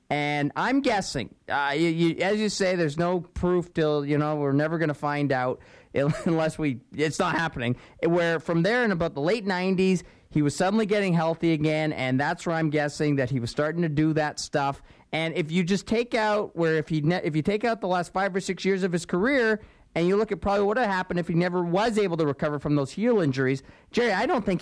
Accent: Canada; You know, I'm just a Canadian guy on the radio.

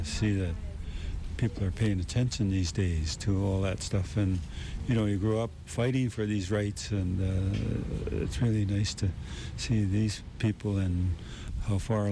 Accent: British Columbia, Canada; from Haida Gwaii. I'm one of the hereditary chiefs from that part of the country.

